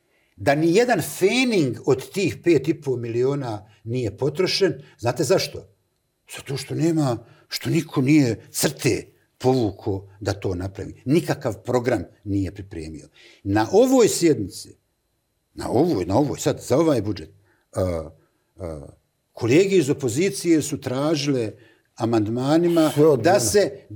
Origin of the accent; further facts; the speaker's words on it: Sarajevo, Federation of Bosnia and Herzegovina, Bosnia & Herzegovina; Međutim, ja sam Sarajlija i ja sam sa dijela grada s Čaršije.